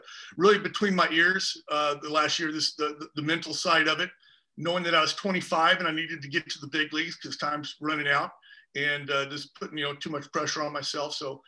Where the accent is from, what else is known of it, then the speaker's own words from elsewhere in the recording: Houston, Texas, United States; So yeah, I grew up in Houston, Texas, and I was all ready to go to University of Texas and walk on.